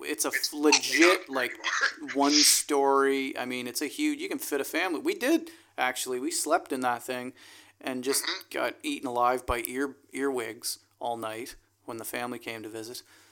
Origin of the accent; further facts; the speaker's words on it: Amersfoort, Utrecht, Netherlands; Jeffrey and I grew up in Amersfoort.